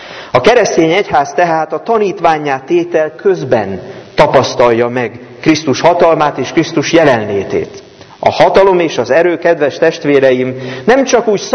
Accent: Réde, Komárom-Esztergom, Hungary; én Rédéről származom, ez Dunántúlon

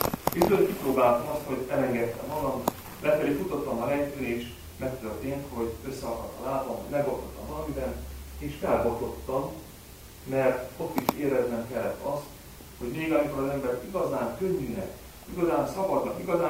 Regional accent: Téglás, Hajdú-Bihar, Hungary; a Sukorói Egyházközségnek a lelki pásztora, de nem Sukorón nőttem fel, hanem annak idején Debrecen és Nyíregyháza között a Téglás nevű, akkor nagyközség, most már városban.

